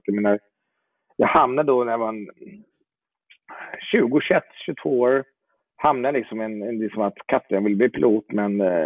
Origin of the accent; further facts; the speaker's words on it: Jordbro, Stockholm County, Sweden; jag är uppvuxen i Jordbro söder om Stockholm. Och när jag var ung, då var Jordbro ett ganska nytt område.